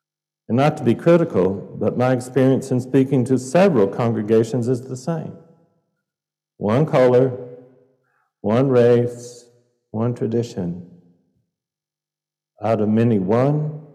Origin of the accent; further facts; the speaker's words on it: the South, United States; Growing up in the South, people's residents could be easily recognized by the way they talked.